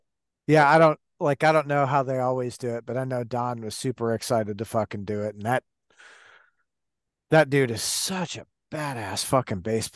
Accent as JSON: {"language": "English", "town": "Detroit", "region": "Michigan", "country": "United States", "tie": "born or raised there", "said": "And I grew up in Detroit, so like … was all around all the time."}